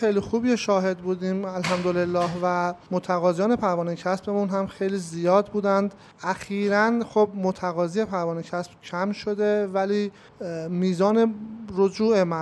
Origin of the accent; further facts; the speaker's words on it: Najafabad, Isfahan, Iran; از همه همشهری های خودم دارم. بازار نجف آباد بازاری هست که از قدیم الایام به انصاف شهره بوده در بین شهر خودمون